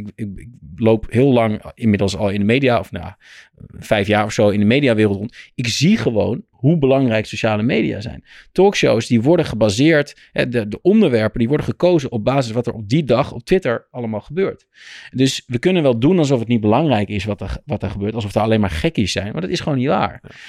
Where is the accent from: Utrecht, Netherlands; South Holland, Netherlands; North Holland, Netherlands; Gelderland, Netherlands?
South Holland, Netherlands; Rotterdam; ik kom uit Rotterdam-Zuid.